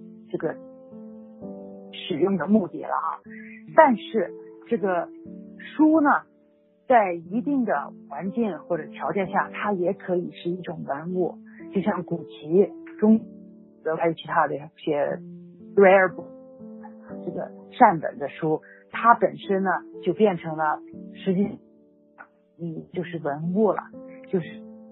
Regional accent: China; 当时我在中国长大的时候

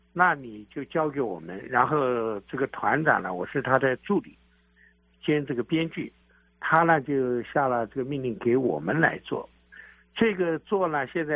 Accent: Nanjing, Jiangsu, China; also born or lived in Chengdu; 因为外婆在南京，把我们丢到南京来。那么在南京的时候呢，我首先接触的是昆曲。

